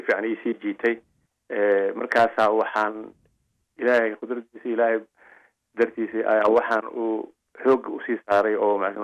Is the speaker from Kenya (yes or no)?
no; Mogadishu, Banaadir, Somalia; waxaan ku dhashay Muqdisho, Xamar dadka ay u yaqaaniinba. Waxbarashadeedii waxaan joogay Xamar, weligay Xamar ma dhaafin, Xamar aan ku dhashay. Wixii dagaaladii ka dhacay kadib mooye, intii kale Xamar aan ku noolaa.